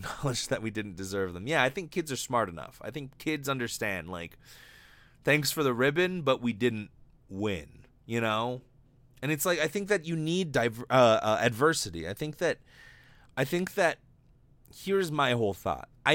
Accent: Hawaii, United States; Because I came from Hawaii, which is technically America, and my mom was from Hawaii. My dad was from Washington. So I kind of got this strange, perspective of both mainland and Hawaii as I was growing up

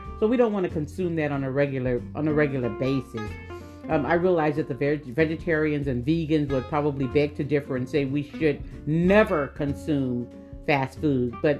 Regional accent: the South, United States; now in West Coast, United States; I grew up in a home where we had all cooked meals. We grew up in the South and et cetera. And I have immigrant roots, but we grew up in the South and we were four kids and we always ate home cooked meals.

